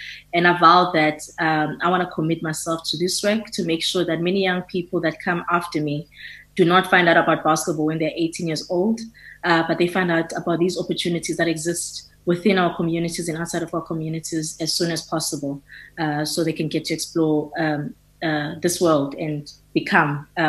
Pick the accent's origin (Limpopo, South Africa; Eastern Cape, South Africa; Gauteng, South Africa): Eastern Cape, South Africa; So I'm born and raised in the Eastern Cape, Mount Daylift, Tabazana village, dusty roads, not much happening there.